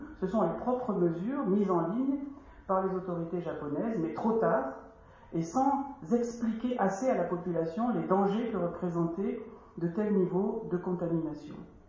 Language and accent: French; France; Ça aussi, ça nous a profondément choqués en tant que Français